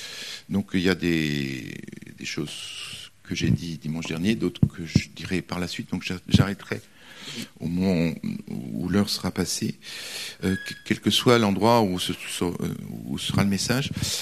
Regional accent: Canada; moi, parce que moi je suis canadien, je suis canadienne

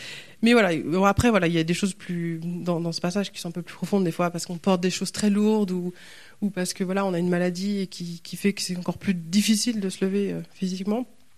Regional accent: France; on a vu en tant que Français, on aime bien polémiquer un petit peu

